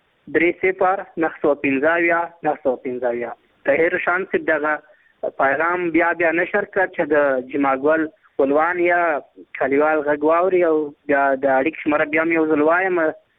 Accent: Zabul, Afghanistan; زه د زابل ولایت یم.

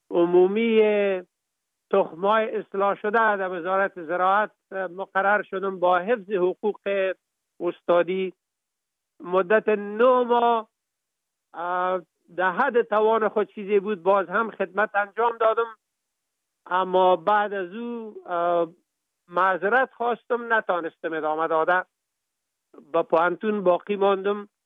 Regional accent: Kapisa, Afghanistan; من در ولایت کاپیسا به دنیا آمدیم، مکتب ابتدایی و متوسطه را در لیسه فعلی میرمسجدی به اتمام رساندیم. بعدن لیسه نادریه

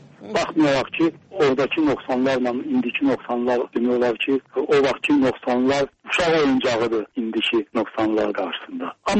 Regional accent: Baku, Azerbaijan; now in Moscow, Russia; ya gərək mən Moskvalı Azərbaycanlıyam, Moskvalı Bakılıyam ya da Bakılı Moskviç.

